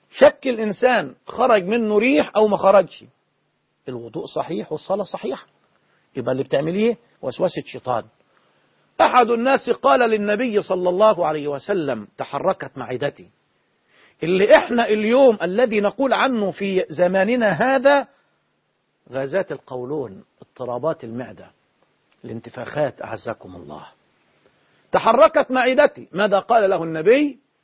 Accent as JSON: {"language": "Arabic", "country": "Egypt", "said": "لكن عندنا في مصر حاجة اسمها الوصية الواجبة قانونا."}